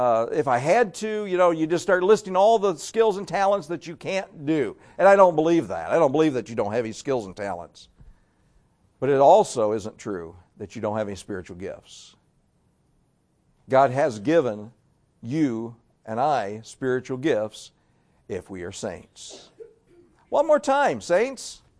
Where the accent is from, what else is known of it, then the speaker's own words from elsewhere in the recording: Northern United States, United States; and I grew up in the North, you know, an only child.